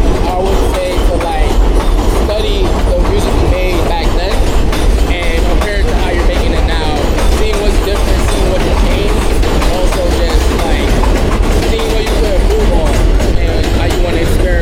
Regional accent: Bronx, New York, United States; So I'm from the Bronx.

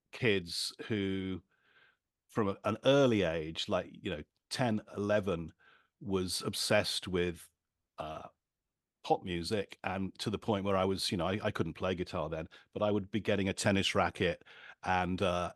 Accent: Birmingham, West Midlands, United Kingdom; also born or lived in Reading; I grew up in Birmingham in the middle of the UK

